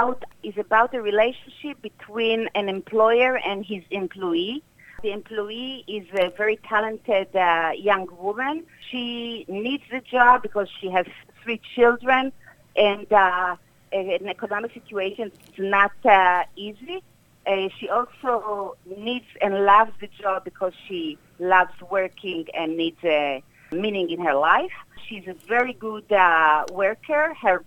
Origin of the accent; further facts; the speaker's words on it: Israel; moved away as an adult; also born or lived in United States; I was born and raised in Israel. I went to the United States to complete my studies in cinema in the 1980s in San Francisco.